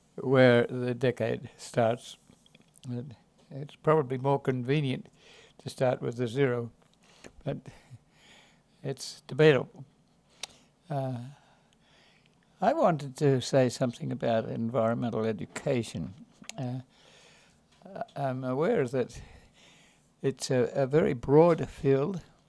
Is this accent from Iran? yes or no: no; Australia; moved away as an adult; now in United States; So I I came to this country from Australia.